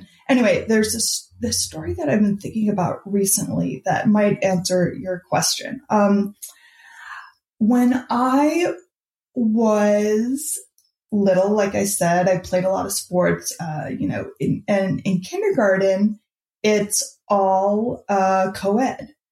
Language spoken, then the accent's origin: English; Midwest, United States; And so and I grew up in the Midwest where it's like a very, you know, drilled into you.